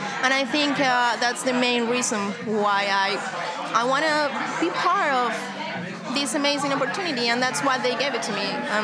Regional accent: Argentina; I'm from Argentina. I'm far away from home.

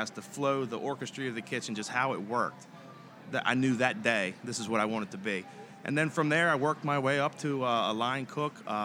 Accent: Maryland, United States; I'm from Maryland myself. I live on the Chesapeake Bay. I catch crabs.

